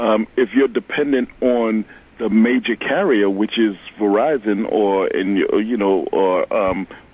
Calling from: Manhattan, New York, United States; Calling from Manhattan.

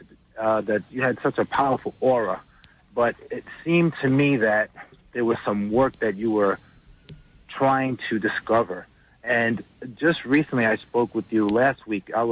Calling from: New Jersey, United States; I'm calling from New Jersey.

